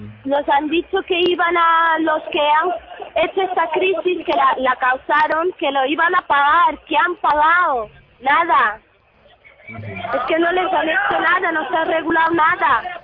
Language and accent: Spanish; Portugal; Yo, de Portugal.